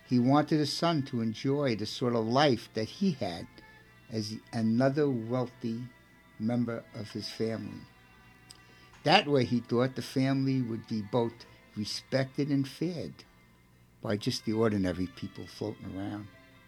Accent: Brooklyn, New York, United States; accent: Brooklyn; because I'm from Brooklyn and I have a Brooklyn accent.

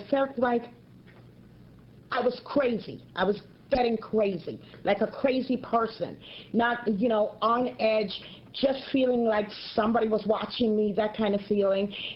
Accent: Jamaica; moved away; I'm originally from Jamaica, in Caribbean island. And I came here in 1970, so more or less, I've been here longer than I lived in Jamaica. I'm a convert, as you said. I was Methodist

